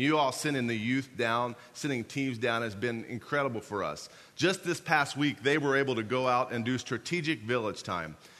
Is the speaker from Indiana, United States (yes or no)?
yes; Indiana, United States; I'm from Indiana, so I'm a Colts fan.